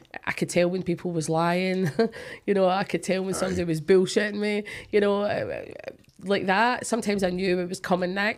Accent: Duntocher, Scotland, United Kingdom; No, I was brought up in Dintoker, which is a small village right outside Clydebank. So I was born and brought up in Dintoker.

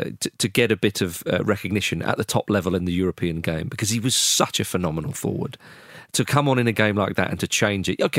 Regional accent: England, United Kingdom; as an Englishman watching it.

